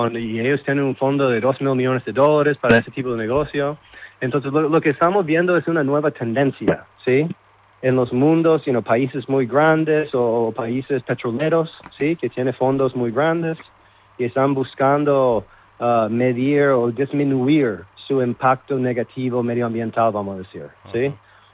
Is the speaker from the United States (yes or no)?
yes; United States; Spanish is a second language; now in Asunción, Paraguay; Yo soy de los Estados Unidos.